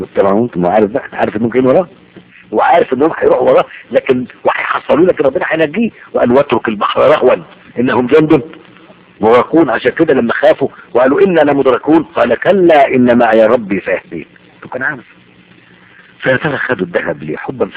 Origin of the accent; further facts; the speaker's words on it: Egypt; بتحصل حاجات في الأرياف عندنا في مصر ساعات